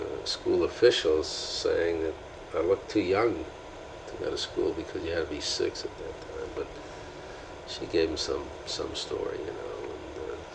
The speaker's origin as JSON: {"language": "English", "town": "New York City", "region": "New York", "country": "United States", "tie": "born or raised there", "said": "I was born in Meadowlands, but I was moved to New York when I was just a baby."}